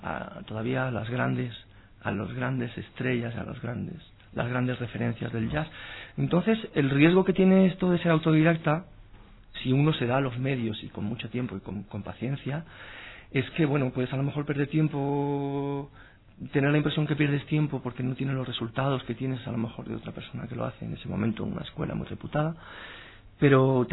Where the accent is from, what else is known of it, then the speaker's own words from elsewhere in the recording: Alicante, Valencian Community, Spain; estuve tocando en grupos en Alicante, porque soy de Alicante, con grupos de todo tipo, de baile, de rock.